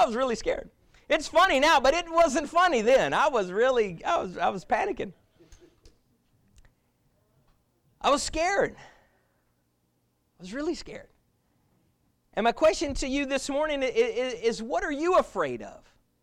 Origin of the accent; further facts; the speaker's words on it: Lubbock, Texas, United States; also born or lived in Georgia; I live in Florida now, but I was born in Lubbock. I am from the great nation of Texas, so it's all right.